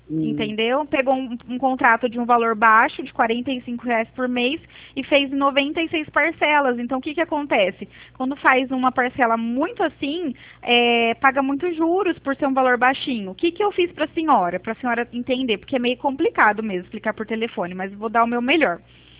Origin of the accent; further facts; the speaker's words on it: Presidente Prudente, São Paulo, Brazil; Eu sou de Presidente Prudente